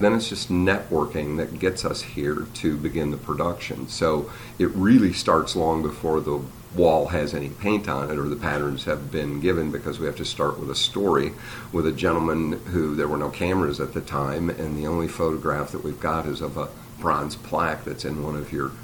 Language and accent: English; Illinois, United States; And I'm able to, in my hometown, which former Governor Edgar declared Illinois' city of murals, that's a responsibility